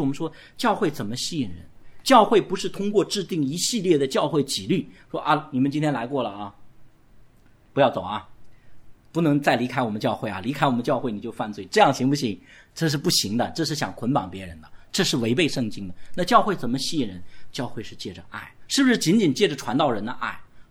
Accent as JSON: {"language": "Chinese", "country": "China", "tie": "born or raised there", "said": "特别我们在中国成长，然后包括几十年前那就更可怕了。"}